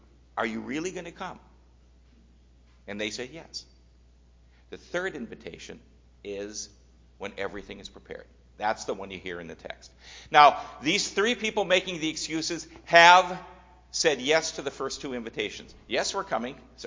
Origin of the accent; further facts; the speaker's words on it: Midwest, United States; Growing up in the Midwest, there were a bunch of unspoken rules that I got to used to, and they're still ingrained in my being.